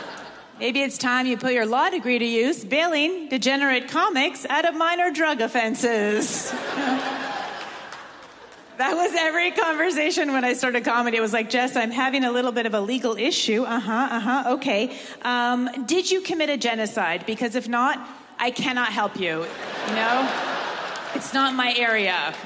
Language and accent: English; Montreal, Quebec, Canada; now in New York, United States; I'm from Montreal. I'm from one of those Anglo families.